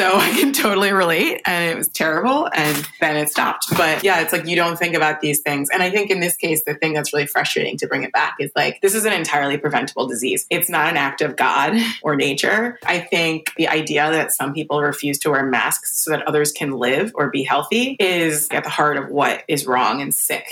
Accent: New York City, New York, United States; especially as a New Yorker, going through something so horrible and not being able to be with one another, even as a larger community.

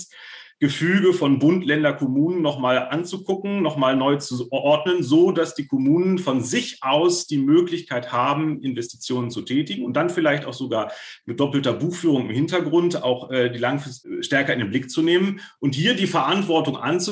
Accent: Schleswig-Holstein, Germany; Ich komme jetzt aus Schleswig-Holstein.

